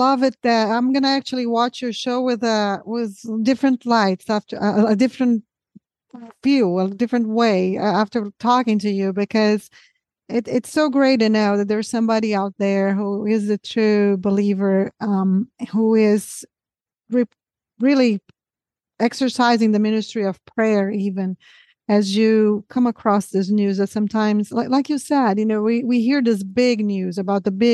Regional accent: Brazil; English is a second language; I'm originally from Brazil.

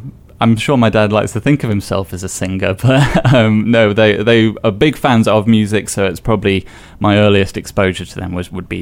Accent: Stoke-on-Trent, West Midlands, United Kingdom; also born or lived in Huntingdon; I was born in Huntington and grew up in Stoke-on-Trent, which is not really famous for a lot, but the captain of the Titanic was from there.

